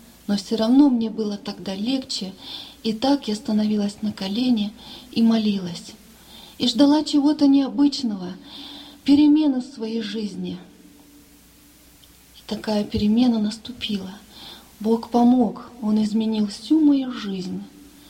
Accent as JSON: {"language": "Russian", "country": "Russia", "said": "Хочу сказать, что я впервые сегодня здесь у вас в Германии. Приехала я из России."}